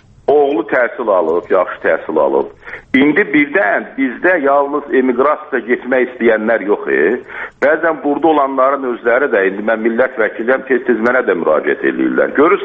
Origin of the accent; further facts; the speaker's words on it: Qazax, Qazax District, Azerbaijan; qardaş, mən də Qazaqlıyam.